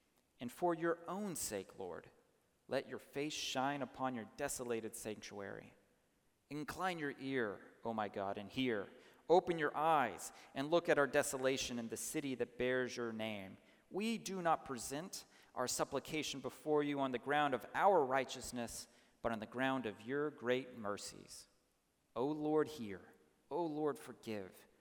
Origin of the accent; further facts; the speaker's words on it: Dallas, Texas, United States; All right, I'm from Dallas. That's weird to people that somebody from the South is a hockey fan